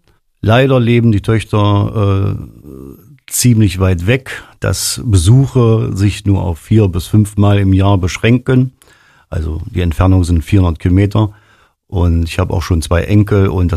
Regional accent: Aschersleben, Saxony-Anhalt, Germany; Ich will einfach meine Heimat noch attraktiver machen.

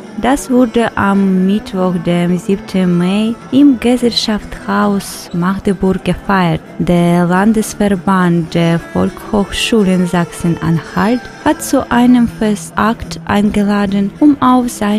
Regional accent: Ukraine; German is a second language; moved away as an adult; now in Germany; komme aus der Ukraine und lebe seit 3 Jahren in Deutschland. Ich lerne intensiv Deutsch

